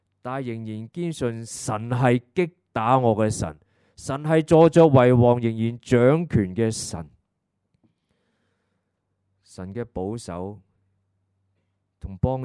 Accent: Hong Kong; 我们香港人好像很多的身份危机，甚至在怀疑自己，质疑自己是不是香港中国人

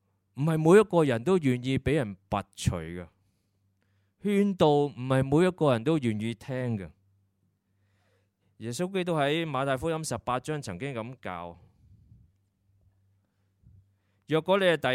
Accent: Hong Kong; 不是我们城市人，不是我们香港人心目中所说

